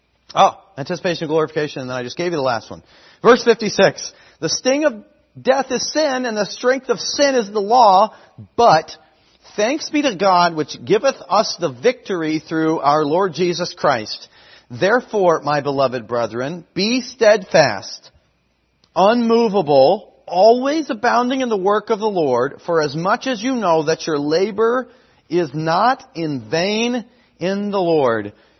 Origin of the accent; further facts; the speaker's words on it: United States; Now, I'm an American as through and through as anybody. I love America.